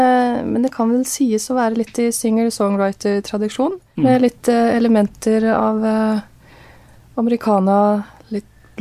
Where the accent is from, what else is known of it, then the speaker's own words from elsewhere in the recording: Kvikne, Innlandet, Norway; now in Oslo, Norway; opprinnelig fra Kvikne i Nord-Østerdalen. Jeg har bodd i Oslo de siste 15 årene.